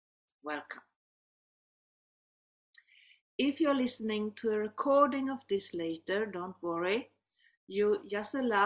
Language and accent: English; Sweden; English is a second language; I come from Sweden